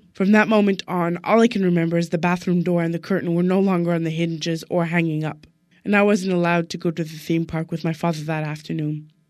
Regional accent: Montreal, Quebec, Canada; growing up in Montreal, Quebec with the Bachelor Youth and Family Services.

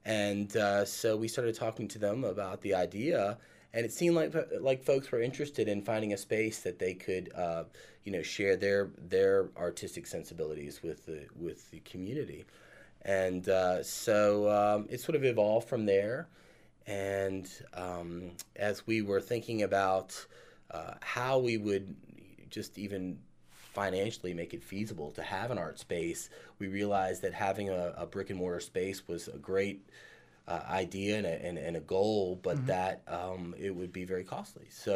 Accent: Richmond, Virginia, United States; And I'm from Richmond, grew up here, and have seen it evolve.

